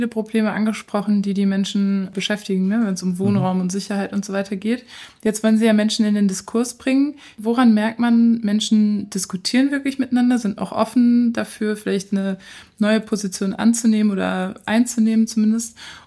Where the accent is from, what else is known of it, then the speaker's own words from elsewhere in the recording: Hanau, Hesse, Germany; Aus Hanau.